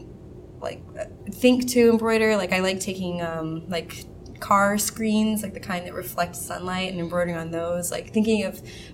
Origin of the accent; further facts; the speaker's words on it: North Charleston, South Carolina, United States; And that was really cool because I grew up in North Charleston.